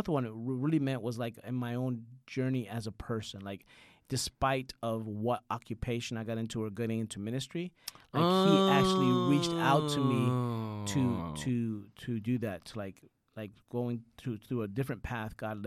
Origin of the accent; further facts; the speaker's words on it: Puerto Rico; born there; I was born in America. Well, I was born in Puerto Rico, but, you know, Puerto Rico is an American commonwealth, so really you're born an American citizen.